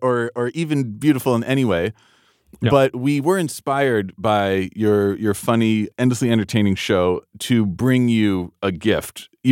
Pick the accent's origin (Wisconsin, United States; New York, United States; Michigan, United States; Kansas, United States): New York, United States; I grew up in New York.